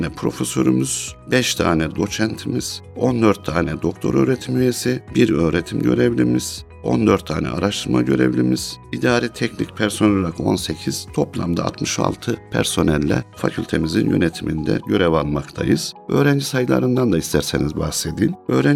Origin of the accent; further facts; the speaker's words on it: Ankara, Turkey; also born or lived in Aksaray / England; now in Afyonkarahisar, Turkey; Ben 1968 Aksaray aslen doğumluyum ama 2 yaşında Ankara'ya gelmişiz. İlk orta öğretim ve üniversite eğitimi Ankara'da yaptıktan sonra yurt dışında master ve doktoraya gittim. İngiltere'de 5,5 yıl kaldım.